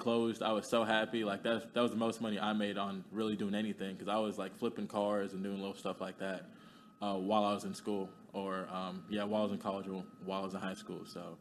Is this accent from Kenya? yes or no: yes; Kenya; I'm from Kenya.